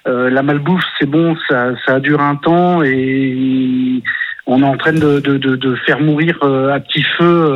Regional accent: Lille, Hauts-de-France, France; je suis en Haute-Garonne, mais je suis du Nord, de Lille.

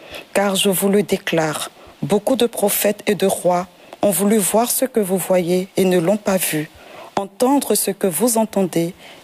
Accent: Dabakala, Côte d’Ivoire; born there; Et donc je suis née à Dabakala. Une ville de la Côte d'Ivoire.

